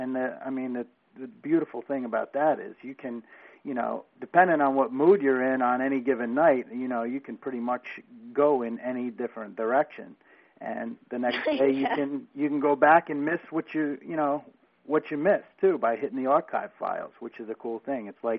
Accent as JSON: {"language": "English", "town": "Baltimore", "region": "Maryland", "country": "United States", "tie": "born there", "also_born_or_lived": "North Jersey / New York", "said": "Well, I was born in Baltimore, and I spent a lot of my time in the Baltimore metropolitan area and then also in North Jersey and New York."}